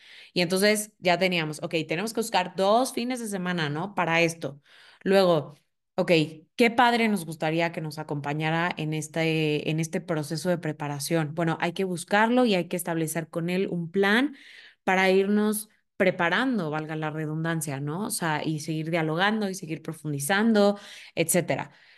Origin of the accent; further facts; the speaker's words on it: Orizaba, Veracruz, Mexico; casarnos en Orizaba, de donde yo soy, y en Orizaba la época de lluvias dura casi que todo el año